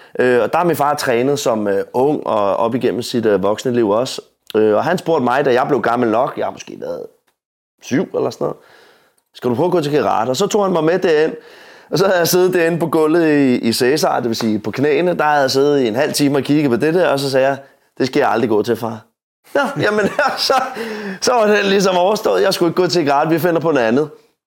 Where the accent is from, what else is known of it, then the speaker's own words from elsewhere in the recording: Gladsaxe, Capital Region of Denmark, Denmark; jeg er fra Gladsaxe af